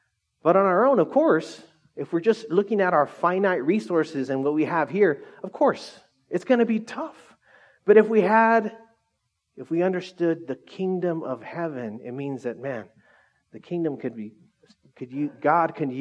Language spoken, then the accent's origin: English; Orange Cove, California, United States; honestly, we grew up in Orange Cove.